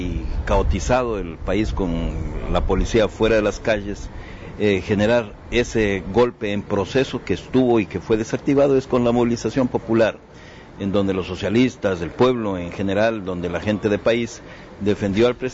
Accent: Amazon, Ecuador; also born or lived in Esmeraldas; nacido en la costa, en Esmeraldas, en territorio afroecuatoriano. Pero desde muy pequeño me crié, hice mis estudios en la Amazonía

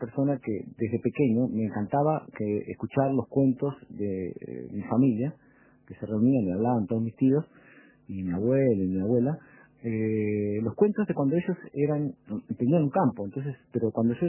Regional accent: Mercedes, Soriano, Uruguay; nací en Mercedes, así me crié, hasta una etapa muy importante en la vida que es la adolescencia, ¿no? Hasta los 18 años, cuando termina el liceo.

